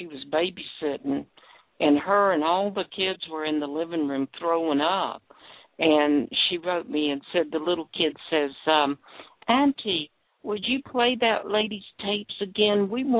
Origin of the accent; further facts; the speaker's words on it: Jacksonville, Florida, United States; Tell Suzanne I'm from Jacksonville, too.